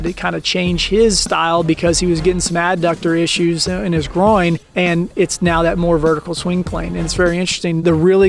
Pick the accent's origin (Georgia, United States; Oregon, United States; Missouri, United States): Georgia, United States; Atlanta; gave me an opportunity when I was a nobody from Atlanta.